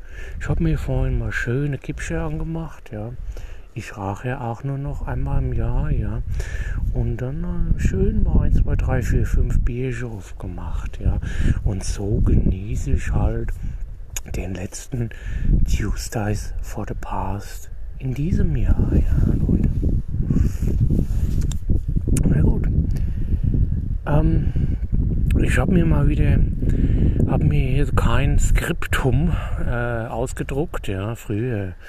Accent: Hesse, Germany; ich bin ja aus Hessen, ja. Ich bin ja der hessische Prolet, aber hallo, ja. Sitze hier im Balkon

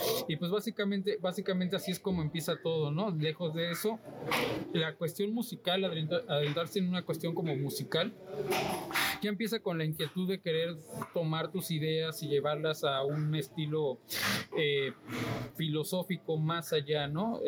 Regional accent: Xalapa, Veracruz, Mexico; pues realmente yo soy un jalapeño … soy oriundo de Jalapa, Veracruz

